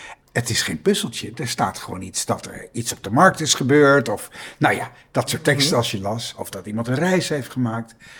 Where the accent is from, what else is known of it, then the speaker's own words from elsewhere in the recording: IJmuiden, North Holland, Netherlands; also born or lived in Santpoort; Geboren in Zandpoort, daar ben ik opgegroeid. En toen zijn we verhuisd naar IJmuiden. En daar heb ik tot en met mijn middelbare schooltijd gewoond. Dat is echt aan zee, dus ik ben echt aan zee opgegroeid.